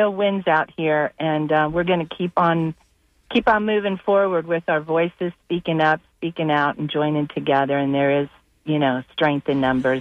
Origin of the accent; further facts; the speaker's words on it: Myakka City, Florida, United States; No, I'm not from Bradenton. I'm from Myakka City.